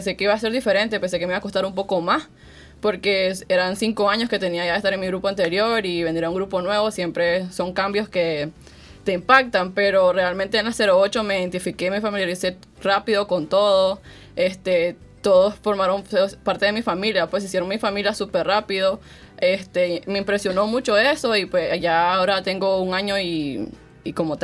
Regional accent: Matagalpa, Nicaragua; Bueno, yo soy de Matagalpa

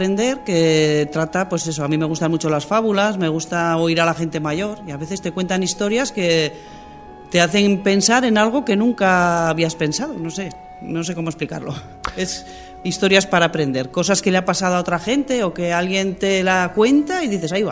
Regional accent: Nájera, La Rioja, Spain; soy de Nájera, soy administrativa

